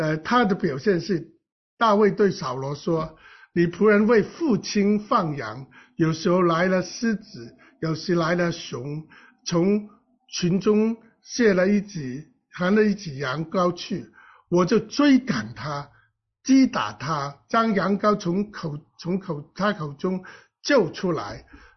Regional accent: China; 我们中国人的教育就是不信任孩子啊，不愿意托付，也不尊重孩子。

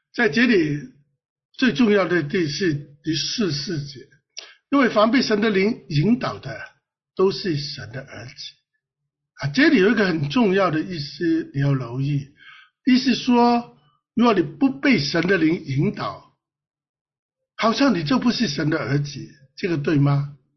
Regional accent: Chaozhou, Guangdong, China; 我潮州人叫阿爸啊

